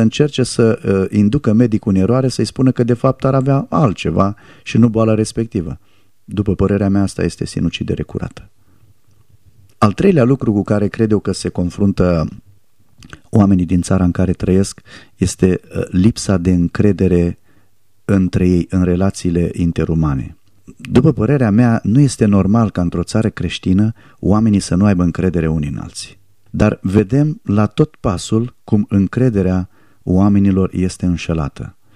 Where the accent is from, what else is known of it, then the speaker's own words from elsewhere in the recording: Romania; a oamenilor din țara în care trăiesc, și eu sunt român